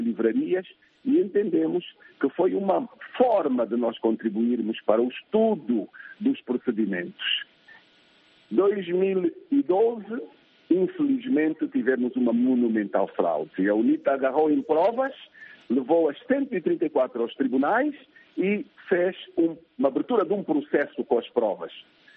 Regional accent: Angola; born there; eu não tenho um domínio absoluto do Umbundo, que é a língua natural de onde eu nasci, compreendo, falo mal.

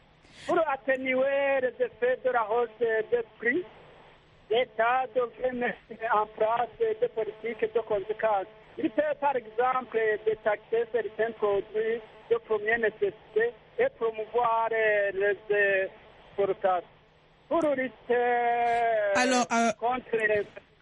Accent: Burundi; Par exemple, chez nous au Burundi, c'est vraiment compliqué avec une économie à faible revenu.

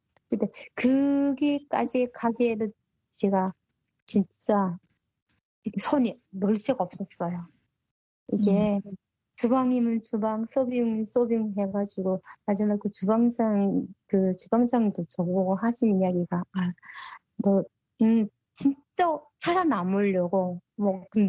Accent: North Korea; accent: North Korean dialect; now in South Korea; 제가 북한 사투리가 나왔나 봐요.

